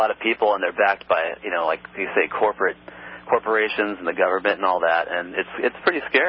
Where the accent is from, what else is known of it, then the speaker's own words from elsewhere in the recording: California, United States; I just wanted to let you know that I'm from California, actually. I grew up in Orange County, but I used to work up in L.A.